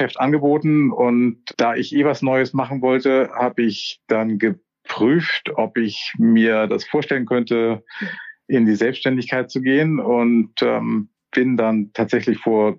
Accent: Kiel, Schleswig-Holstein, Germany; now in Walsrode, Germany; ich komme ursprünglich aus Kiel.

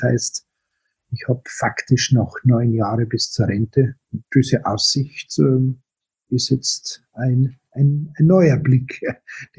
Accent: Munich, Bavaria, Germany; born there; Ich bin gebürtig aus München, geboren 1960.

